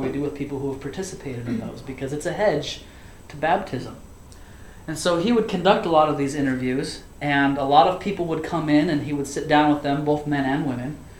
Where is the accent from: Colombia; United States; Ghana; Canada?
United States; Utah; born or raised there